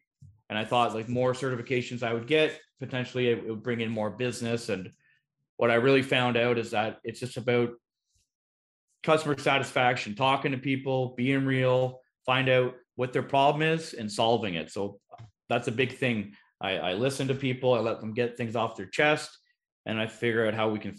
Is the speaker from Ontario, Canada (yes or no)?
yes; Peterborough, Ontario, Canada; I'm from Ontario originally, just outside of Toronto, a town called Peterborough.